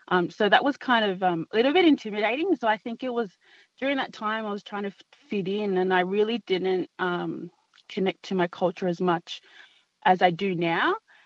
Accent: Auburn, New South Wales, Australia; also born or lived in Blacktown / Parramatta; so born and raised in Auburn in Western Sydney, spent some time in Blacktown, but spent most of my life growing up in Parramatta. I grew up in a Catholic church, part of a Tongan Catholic community in Auburn called St. John's Catholic Community, part of the Tongan community there.

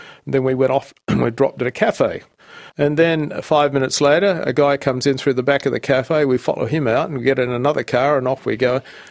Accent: Australia; No, I'm Australian.

